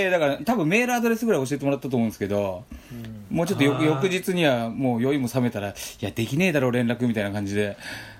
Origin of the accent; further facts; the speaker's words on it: Kanto, Japan; 多分おそらく俺ら関東の人間はみたいなとこで